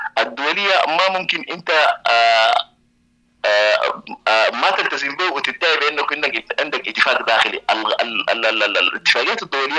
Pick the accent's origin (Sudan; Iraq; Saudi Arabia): Sudan; نحن عندنا في السودان في أي حرب تاريخنا مليء بحروب